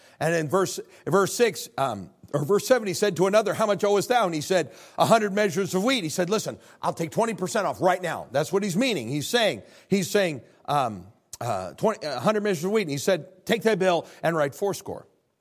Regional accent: Illinois, United States; I'm from Illinois. Sorry, that's a joke.

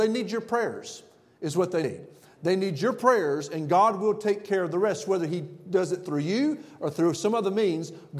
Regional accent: Florida, United States; now in Alabama, United States; But I've always lived in Central Florida. Then I moved to Alabama.

